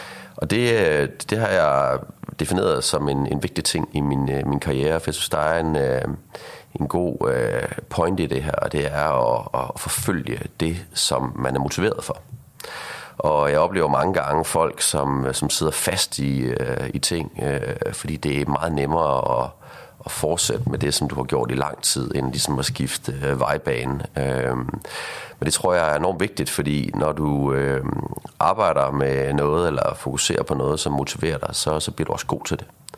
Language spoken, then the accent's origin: Danish; Aarhus, Central Denmark Region, Denmark; now in Copenhagen, Denmark; jeg flyttede til København i sin tid fra Aarhus, som du sikkert kan høre på min dialekt her.